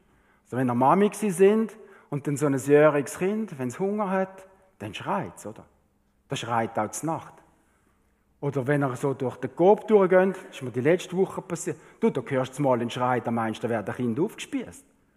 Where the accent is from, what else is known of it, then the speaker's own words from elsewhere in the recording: Switzerland; Millionen und Milliarden haben wir da fängt angehäuft als Schweizer.